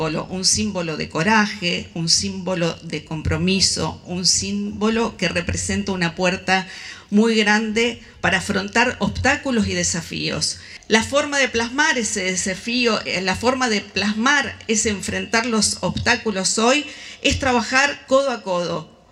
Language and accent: Spanish; Santa Fe, Argentina; como santafesinos